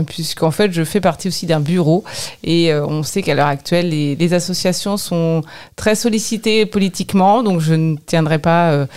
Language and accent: French; La Flèche, Pays de la Loire, France; je suis à La Flèche depuis toute petite. Je suis née à La Flèche, j'ai grandi à La Flèche.